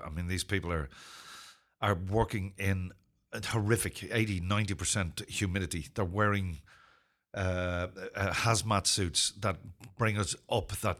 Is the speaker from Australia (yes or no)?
no; Ireland; Well, first of all, I'm not British. I'm Irish.